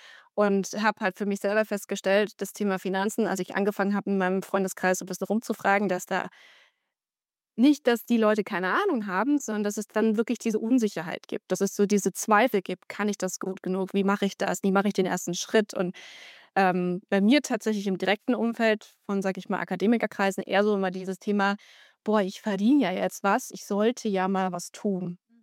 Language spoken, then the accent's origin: German; Stuttgart, Baden-Württemberg, Germany; now in Hamburg, Germany; ich bin 35 Jahre, frisch nach Hamburg gezogen, komme aber eigentlich aus der Stuttgarter Ecke